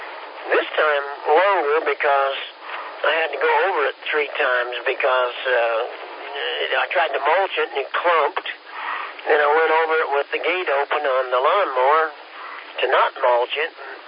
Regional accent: Kansas, United States; Well, won't say too much about it, but you know, I'm from Kansas, and that's all I'll say.

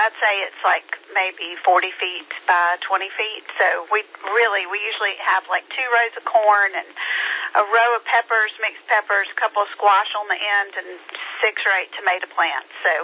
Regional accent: Greenville, United States; I grew up in Greenville, didn't have any garden ever.

